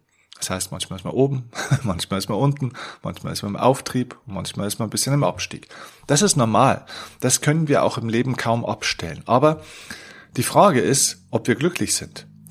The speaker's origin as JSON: {"language": "German", "region": "Bavaria", "country": "Germany", "said": "passt schon, sagt man bei uns in Bayern."}